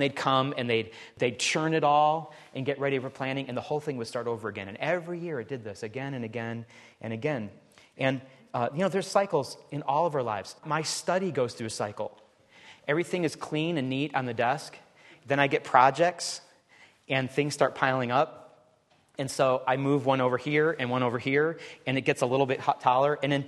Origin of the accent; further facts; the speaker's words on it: Michigan, United States; I remember growing up in Michigan. We lived for about 5 years in a little parsonage.